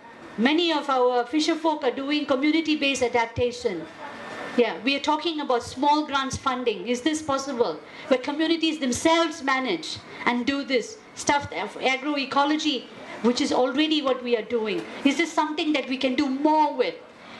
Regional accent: Malaysia; Like I come from Malaysia.

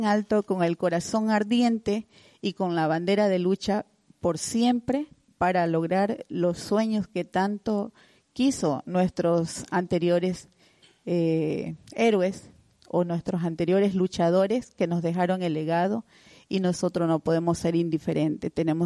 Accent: Ecuador; Yo soy de Ecuador, yo me voy diciendo que me gustaría volver

